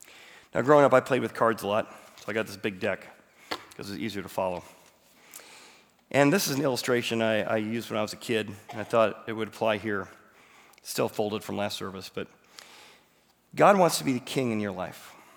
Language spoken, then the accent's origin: English; Illinois, United States; I grew up in Illinois, corn, and the first crop